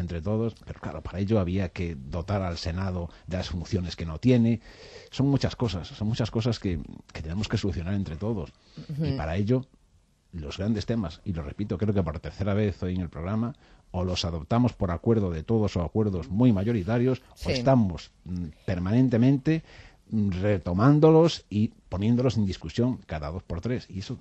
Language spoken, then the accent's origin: Spanish; Galicia, Spain; Yo como buen gallego igual haría por la mitad.